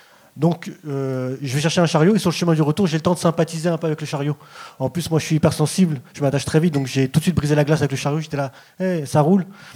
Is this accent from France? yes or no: yes; France; je suis français. Même si j'ai une tête à être originaire de Jean Talon.